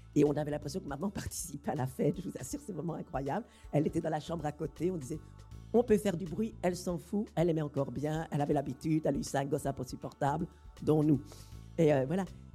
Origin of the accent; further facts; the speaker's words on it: Belgium; comme je suis belge